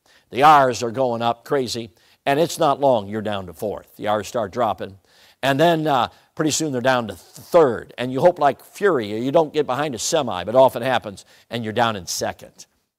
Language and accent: English; Chicago, Illinois, United States; I grew up in Chicago. They call it the Windy City.